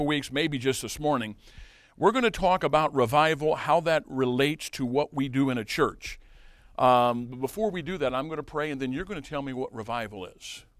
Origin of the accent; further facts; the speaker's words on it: Illinois, United States; No, I'm not from Tennessee. I'm from Southern Illinois, and I'm glad I'm not from Tennessee